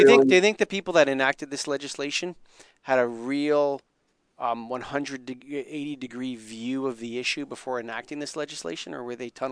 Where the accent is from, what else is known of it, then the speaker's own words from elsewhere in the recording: Canada; I'm Canadian